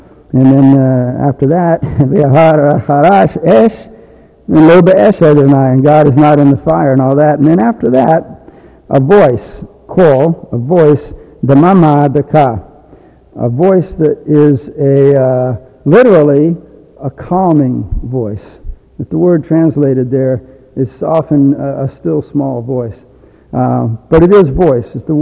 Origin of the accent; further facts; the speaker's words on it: South Africa; I know she's not English, but I'm South African. But it's the English part of South Africa, I think.